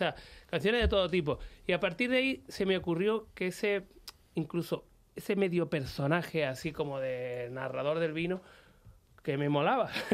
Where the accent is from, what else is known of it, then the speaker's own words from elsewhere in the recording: Andalusia, Spain; now in Madrid, Spain; Yo, en Madrid, por ejemplo, es una ciudad en la que yo no me siento extraño. Sigo sintiéndome porque soy andaluz, pero me siento uno más de vosotros.